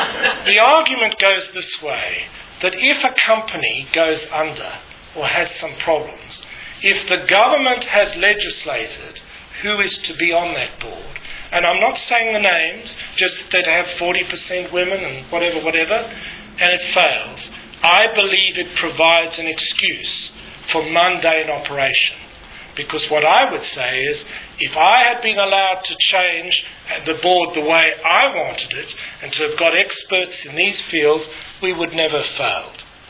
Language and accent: English; Australia; not because I'm Australian.